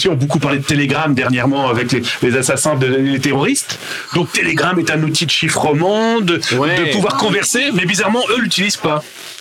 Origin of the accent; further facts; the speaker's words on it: France; now in Canada; moi qui suis pas de Québec, donc du Canada, je viens de France